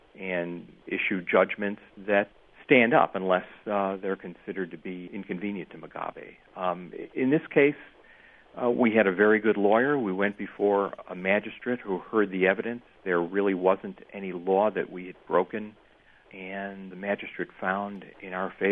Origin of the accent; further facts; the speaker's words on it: United States; because I'm an American who spent 4 days in a Zimbabwean jail